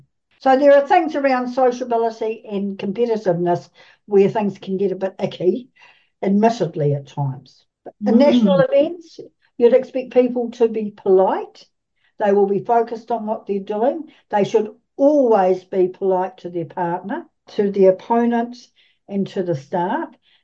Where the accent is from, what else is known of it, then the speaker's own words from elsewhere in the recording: South Island, New Zealand; now in Auckland, New Zealand; I came from the South Island where we used to play 36 board sessions because of the amount of time it took to travel to places